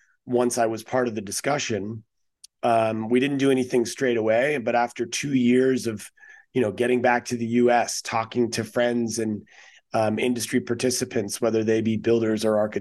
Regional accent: East Coast, United States; moved away as an adult; I grew up on the East Coast, and that was sort of what everybody did.

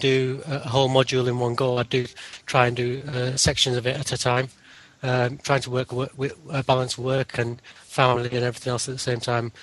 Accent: Nottingham, East Midlands, United Kingdom; I'm from Nottingham

